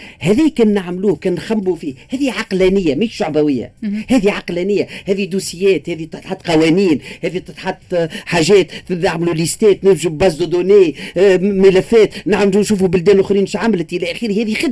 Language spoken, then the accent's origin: Arabic; Tunisia; معناتها عندنا في تونس الغربيه